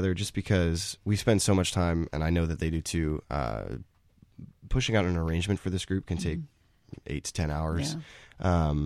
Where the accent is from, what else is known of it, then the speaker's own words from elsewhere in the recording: Hooksett, New Hampshire, United States; I'm from Hooksett, New Hampshire.